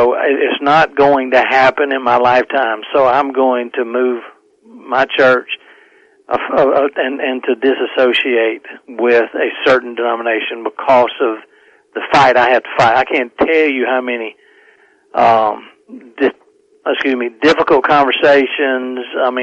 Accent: United States; But he understands that as an American, I can't stay in certain places.

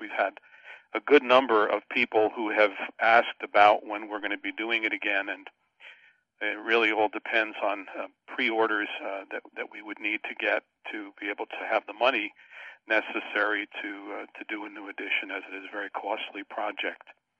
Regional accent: Wales, United Kingdom; Well, you've got a Welshman leading into a half-Welshman. my mother's maiden name was Jones. And we're from Wales, and obviously Derek Thomas is as well.

